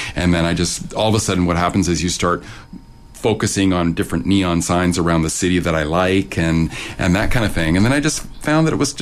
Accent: Vancouver, British Columbia, Canada; And I grew up in Shaughnessy, where as a boy, I could hear the 9 o'clock gun.

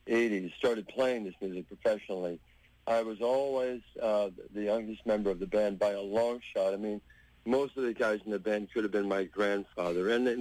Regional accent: California, United States; I'm from California, so I'm familiar with that scene as well.

